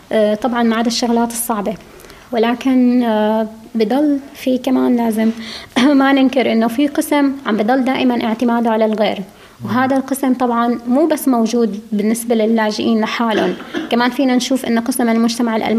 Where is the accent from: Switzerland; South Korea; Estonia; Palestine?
Palestine; German is a second language; also born or lived in Syria; now in Germany; Ich bin Palästinenserin, aber in Syrien geboren.